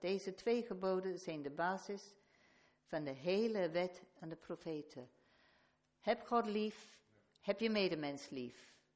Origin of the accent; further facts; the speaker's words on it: England, United Kingdom; Oké, we zijn Nederlandse staatsburgers. Ik ben nog een Engelse staatsburger. Mag daar niet stemmen, maar ik ben Engelse staatsburger.